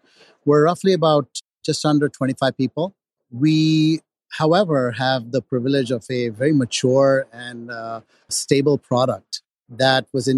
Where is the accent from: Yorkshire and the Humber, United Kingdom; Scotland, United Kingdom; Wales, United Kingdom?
Scotland, United Kingdom; Edinburgh; born there; I was born in Edinburgh.